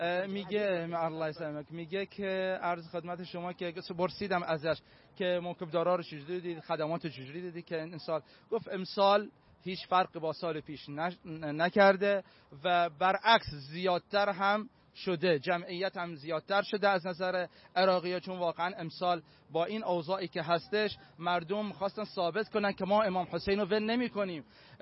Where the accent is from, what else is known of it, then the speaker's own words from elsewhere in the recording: Najaf, Najaf Governorate, Iraq; من که بچه عراقم، بچه نجفم